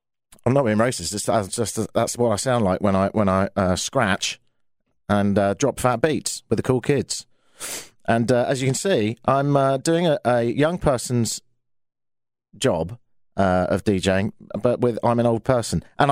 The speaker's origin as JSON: {"language": "English", "region": "London", "country": "United Kingdom", "also_born_or_lived": "Ottawa", "moved": "as an adult", "lives_now": "Toronto, Canada", "said": "I'm from London, which is in the United Kingdom"}